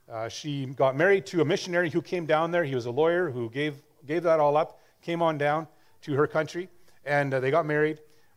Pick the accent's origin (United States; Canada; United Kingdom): Canada; Blumenort, Manitoba; So I'm from Blumenort, as I mentioned. I was a pastor there in the Blumenort Community Church for a number of years, 18 years almost.